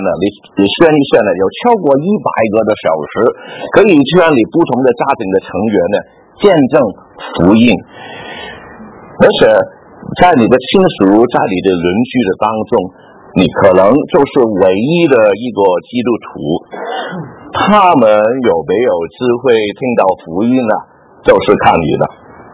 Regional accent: Hong Kong; 我1970年代当我在香港长大的时候了啊

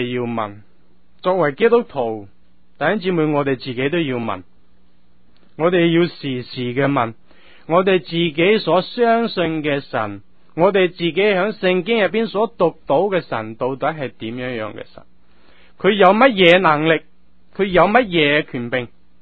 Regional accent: China; 我们中国人有千千万万那么多的神，到底讲的哪一个？

